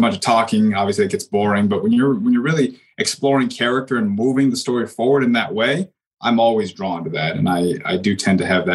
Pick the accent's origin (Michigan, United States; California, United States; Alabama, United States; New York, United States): California, United States; Los Angeles; historically, we're from Los Angeles, but I would say that the Northwest has become my adopted home.